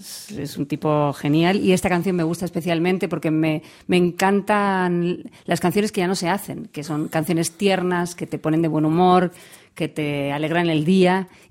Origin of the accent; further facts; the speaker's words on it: Albacete, Castilla-La Mancha, Spain; me siento absolutamente de Albacete. Totalmente. No me siento de ningún otro. Si me dices, ¿eres española? No, yo soy de Albacete.